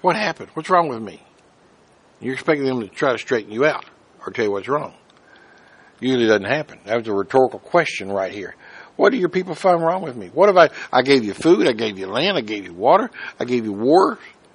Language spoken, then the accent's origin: English; Scotland, United Kingdom; Aren't you Scottish? I'm Scottish.